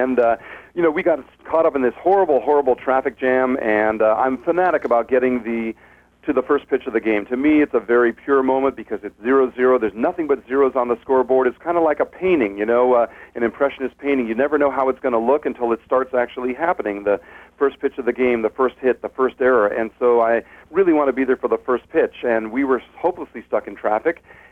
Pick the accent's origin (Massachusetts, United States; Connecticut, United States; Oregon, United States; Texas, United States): Connecticut, United States; Stamford; I grew up in Stamford, Connecticut, about 35 miles from New York City.